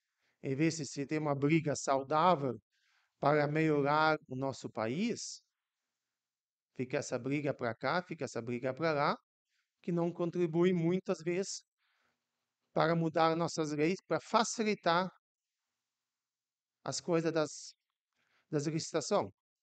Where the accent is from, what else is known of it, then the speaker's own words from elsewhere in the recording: Pasto Corvo, Brazil; Todo mundo sabe que eu sou natural do Pasto Corvo.